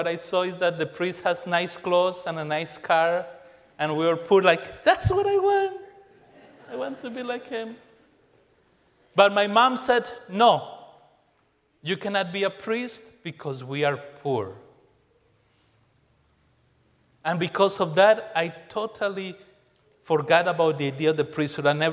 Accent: Colombia; accent: Colombian; English is a second language; I know the accent is kind of German, but it's not. It's Colombian. But I grew up in Colombia, in the mountains of Colombia, in a poor neighborhood and in a poor family.

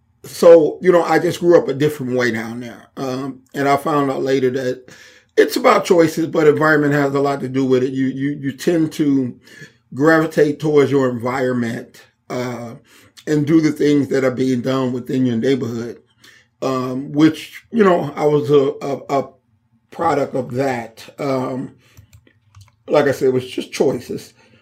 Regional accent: Chicago, Illinois, United States; I just think about all those good times that I had growing up in Chicago and all those times I continue to have.

